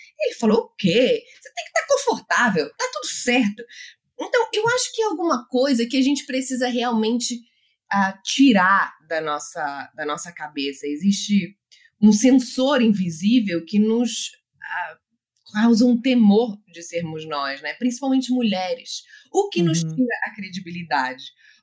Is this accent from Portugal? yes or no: yes; Portugal; Eu sou europeia, né? Eu sou portuguesa, mas eu tenho traços mais holandeses